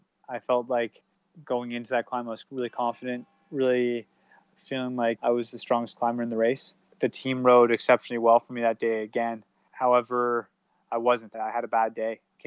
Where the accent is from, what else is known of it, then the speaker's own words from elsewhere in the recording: Canada; because I'm not from Europe. I'm from Canada. I don't know the roads as well as a lot of guys who have raced in Europe since they were kids.